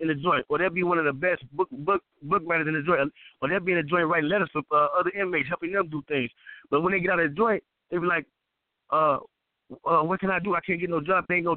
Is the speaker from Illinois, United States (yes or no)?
yes; Chicago, Illinois, United States; now in San Diego, United States; I wrote the Midwest version of the Thug Bible, which I'm from Chicago. You know what I'm saying? That's just the first cut version of it. Then I'm currently living in San Diego on the West Coast.